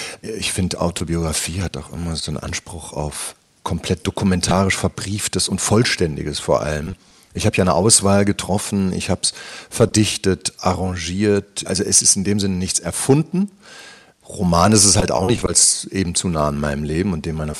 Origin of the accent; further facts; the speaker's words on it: North Rhine-Westphalia, Germany; Das ist auch sehr besonders, finde ich, da im Ruhrpott in der Ecke, wo ich herkomme.